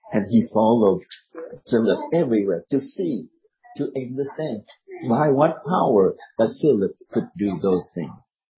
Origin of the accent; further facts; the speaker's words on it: Vietnam; I grew up in Vietnam. There are many people there.